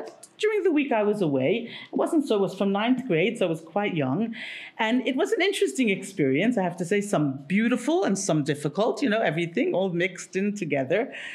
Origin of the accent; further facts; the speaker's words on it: New Jersey, United States; I grew up in New Jersey, which was just about an hour and a half drive from New York.